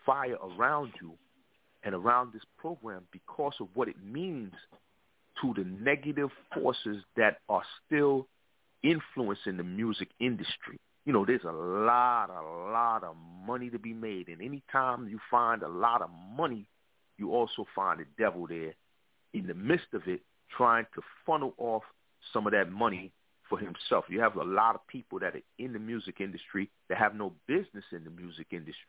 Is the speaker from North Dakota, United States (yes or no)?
no; Brooklyn, New York, United States; I'm from the East Coast, of course. I'm from Brooklyn, New York.